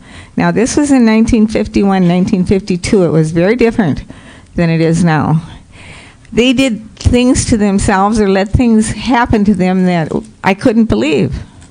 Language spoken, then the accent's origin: English; St. Cloud, Minnesota, United States; I think it's important you know a little bit about me. I was born and raised in St. Cloud.